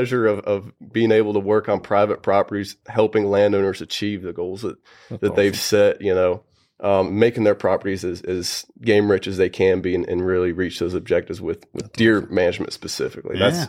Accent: North Carolina, United States; But I'm from North Carolina, from the mountains there. Went to North Carolina State, and I eventually came to Mississippi State for my master's.

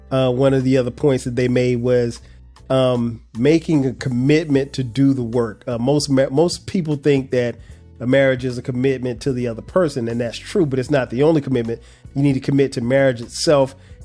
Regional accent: South Carolina, United States; So she's from Compton and I'm from South Carolina. So it's like two different worlds.

